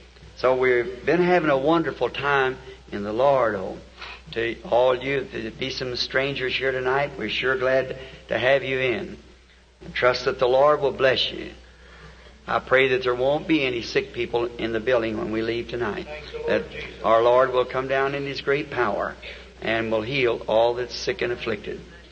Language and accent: English; Ireland; I said, I'm an Irishman.